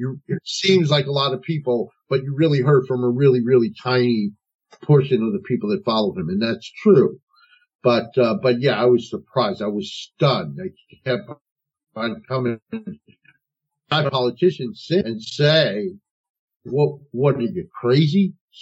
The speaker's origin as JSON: {"language": "English", "region": "New Jersey", "country": "United States", "said": "And, you know, I'm not only from North New Jersey, but I've been in politics for 40 years."}